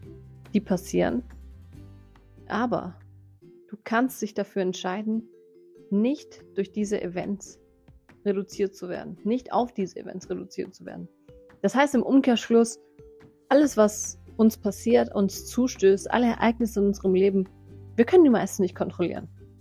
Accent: Greece; Ich komme ursprünglich aus Griechenland. Und jetzt bin ich wieder back

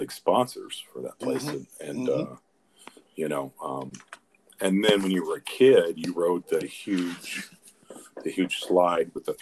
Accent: Anderson, Indiana, United States; it's a 2-hour drive from, it was Anderson at the time, my hometown. It was more than a 2-hour drive from Anderson.

